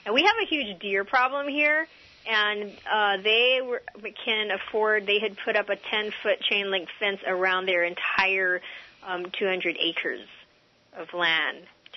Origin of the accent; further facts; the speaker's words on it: Hawaii, United States; that story is so similar to Hawaii, where our, as the Hawaiian people, lands have been taken, privatized, taken over, and sugar or pineapple has been grown on it